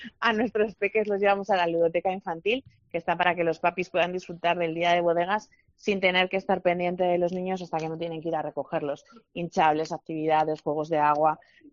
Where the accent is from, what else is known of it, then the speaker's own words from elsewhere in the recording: Alfaro, La Rioja, Spain; el vino alfareño primero porque soy muy alfareña.